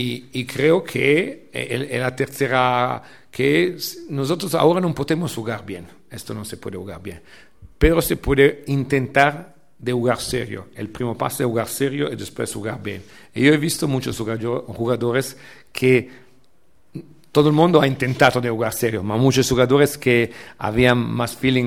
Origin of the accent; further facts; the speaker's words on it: Italy; o italiano, porque soy italiano, pero no me siento italiano.